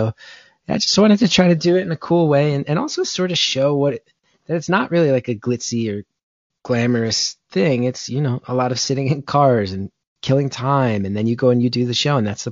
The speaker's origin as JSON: {"language": "English", "region": "New Jersey", "country": "United States", "tie": "born or raised there", "said": "Well, I grew up in North Jersey in the 90s, and there was a very, very strong scene then."}